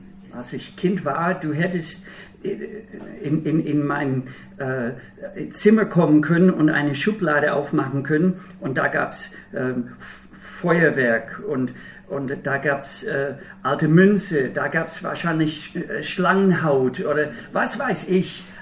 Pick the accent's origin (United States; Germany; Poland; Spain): United States; Minnesota; also born or lived in Wisconsin; Ich komme aus Bundesstaat Minnesota, dort bin ich aufgewachsen, geboren in Wisconsin, aufgewachsen in Minnesota. Und in Minnesota ist es ein sehr raues Klima. Sehr kalt im Winter und sehr, sehr warm im Sommer mit einer hohen Luftfeuchtigkeit.